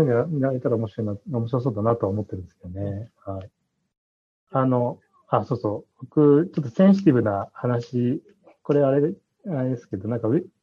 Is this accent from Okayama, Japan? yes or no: yes; Okayama, Japan; 例えば僕の岡山の地元だと、地元の周りに隣接してる市を、はいいので、割とまあ広めに取れるんですよね。